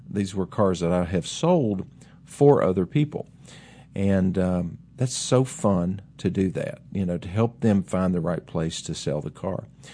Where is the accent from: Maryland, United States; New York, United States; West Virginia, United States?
West Virginia, United States; now in Tennessee, United States; But that was kind of the culture that we came from when we moved down here from West Virginia. And, yeah, we were mountaineers. We went from being mountaineers to, what are we down here, hillbillies, rednecks?